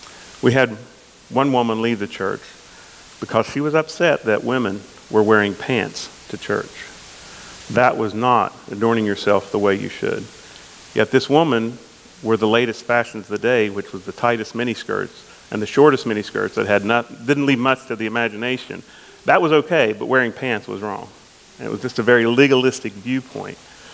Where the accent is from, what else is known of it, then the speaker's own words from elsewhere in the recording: Elkview, West Virginia, United States; I grew up in the Church of Christ at Elkview. My father was an elder there.